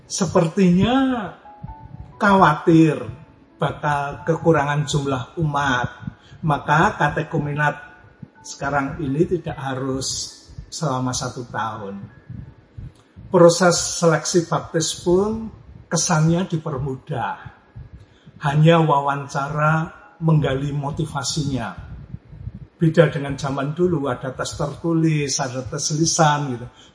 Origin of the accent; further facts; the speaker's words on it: Yogyakarta, Special Region of Yogyakarta, Indonesia; Kampung saya itu di tepi salah satu sirip Jalan Malioboro di Jogja.